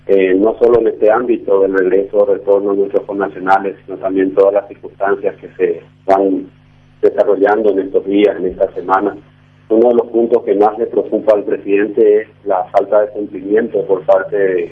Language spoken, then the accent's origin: Spanish; Paraguay; somos todos paraguayos y estamos en el territorio nacional